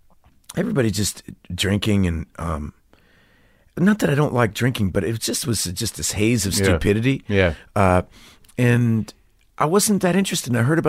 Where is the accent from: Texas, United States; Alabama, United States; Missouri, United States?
Texas, United States; Austin; born there; also born or lived in Atlanta / Brooklyn / Connecticut; Well, let's see. I was born in Austin, Texas.